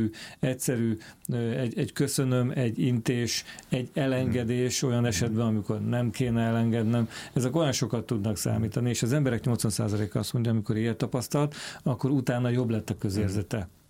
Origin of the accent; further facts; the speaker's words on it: Hungary; én is magyar ember vagyok